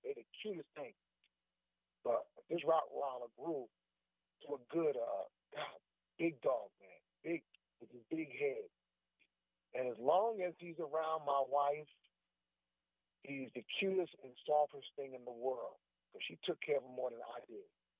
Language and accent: English; Paterson, New Jersey, United States; When I was growing up in Patterson, back in the day, I used to go to certain people's houses